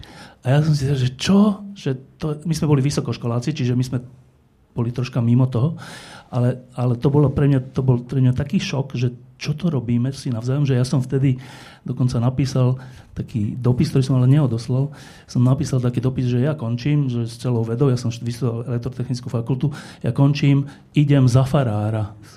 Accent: Bratislava, Bratislava Region, Slovakia; Ja keď som mal asi 18 alebo 19 rokov, ja som bol z tej Petržalky, odkiaľ sú všetci ministri teda.

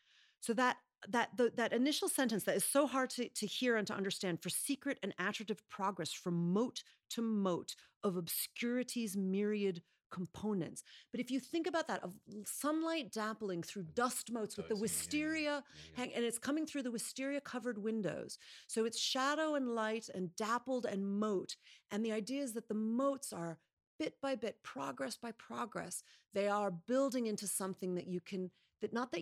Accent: Chicago, Illinois, United States; I'm from Chicago, and that would offend everyone, left, right, and center.

